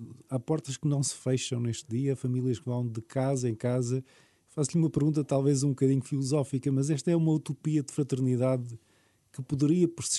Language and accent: Portuguese; Madeira, Portugal; Eu sou madeirense